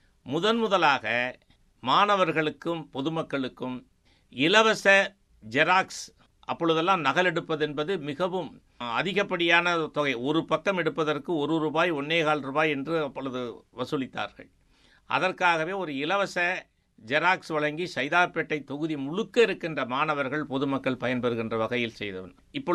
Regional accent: Thumbivadi, Tamil Nadu, India; born there; நான் பிறந்த ஊரான தும்பிவாடி என்று அது அடைமொழி சேர்த்து … என்று தான் நான் என்னை கட்சி நிகழ்ச்சிகளில் விளம்பரப்படுத்தி கொண்டேன்.

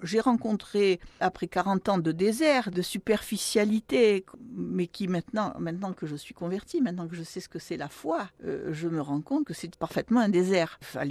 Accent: Algeria; now in Toulouse, France; moi, je suis rapatriée d'Algérie

